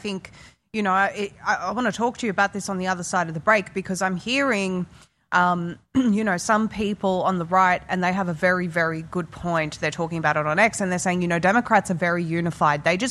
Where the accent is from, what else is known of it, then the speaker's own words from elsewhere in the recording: Australia; I obviously, I'm an Australian